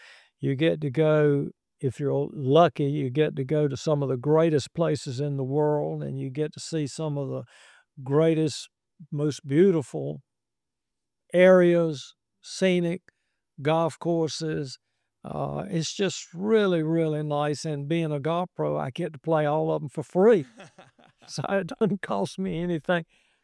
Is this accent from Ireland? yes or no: no; Washington, North Carolina, United States; We're both from Little Washington.